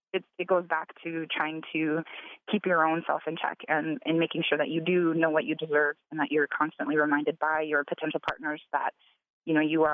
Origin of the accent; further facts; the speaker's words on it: South Dakota, United States; You know, like I said, I'm from South Dakota, so we have a lot of politics around the COVID-19 pandemic and masking